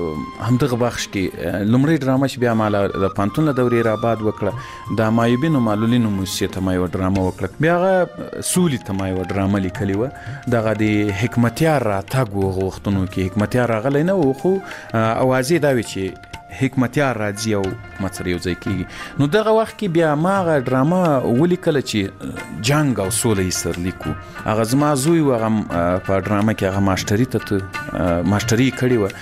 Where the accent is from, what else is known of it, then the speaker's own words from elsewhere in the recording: Ghazni, Afghanistan; زه له غزنی څخه